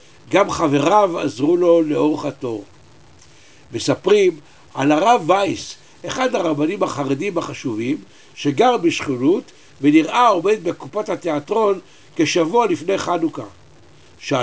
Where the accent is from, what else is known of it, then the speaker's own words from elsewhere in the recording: Jerusalem, Jerusalem District, Israel; born there; בעיר הולדתי ירושלים